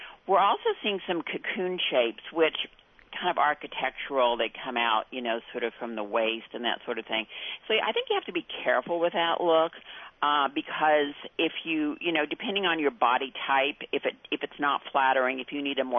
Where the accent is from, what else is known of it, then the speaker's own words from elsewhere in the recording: Colorado, United States; Well, don't forget, I was born and raised in Colorado.